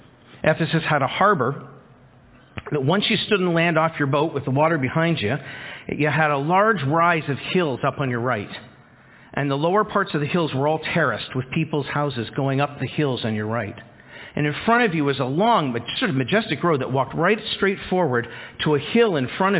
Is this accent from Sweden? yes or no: no; Toronto, Ontario, Canada; all of a sudden you see in Toronto all the high-rise buildings. I'm from Scarborough. That's like, I'm home, right?